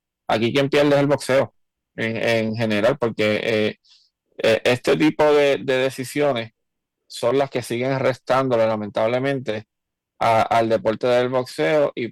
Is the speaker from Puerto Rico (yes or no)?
yes; Puerto Rico; Como no solamente como puertorriqueños, sino como especialmente como fanáticos del boxeo